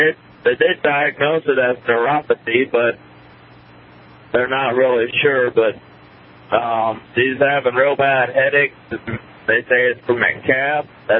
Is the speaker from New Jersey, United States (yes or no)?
no; Nebraska, United States; I'm from Nebraska.